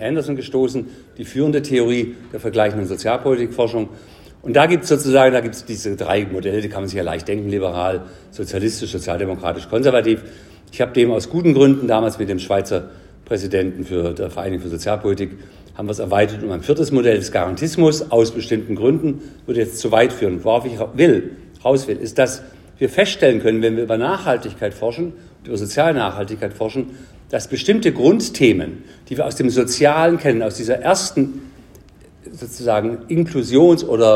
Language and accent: German; Baden-Württemberg, Germany; Oder ich als Schwabe, Kehrwoche.